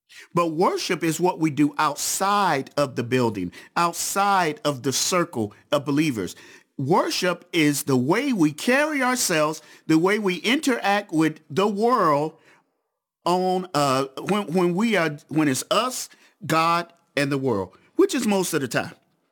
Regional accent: the South, United States; I grew up in the South. I thought snow stayed white.

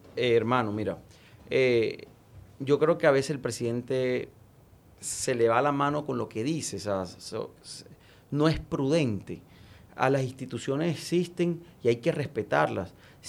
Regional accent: Colombia; Yo, como cualquier colombiano y como congresista, espero que se esclarezcan los hechos.

